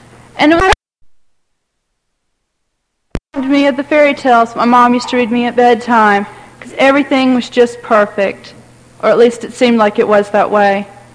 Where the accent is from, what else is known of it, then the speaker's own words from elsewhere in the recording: Greenville, South Carolina, United States; I'm from Greenville, South Carolina.